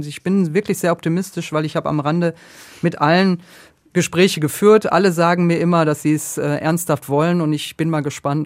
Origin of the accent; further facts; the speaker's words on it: North Rhine-Westphalia, Germany; Ich komme aus dem Ruhrgebiet